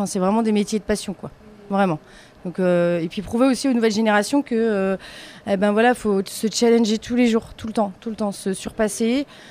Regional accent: Cran-Gevrier, Auvergne-Rhône-Alpes, France; il faut savoir que nous, on est natifs de Cran.

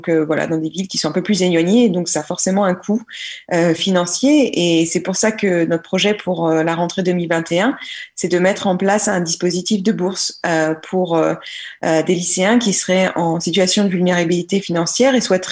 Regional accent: Pays de la Loire, France; nous venons de la Mayenne

